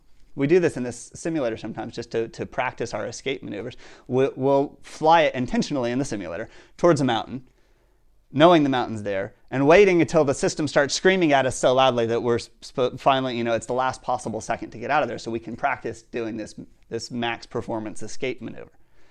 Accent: Colorado, United States; but I grew up in Colorado where nothing grows.

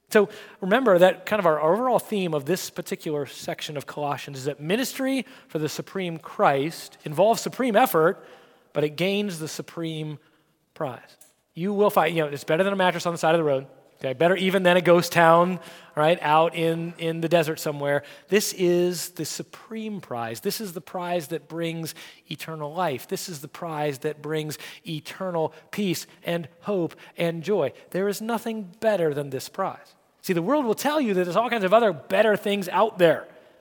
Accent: Arizona, United States; one of the things that I grew up in Arizona where there weren't a lot of people. There still aren't a lot of people because it's really hot there

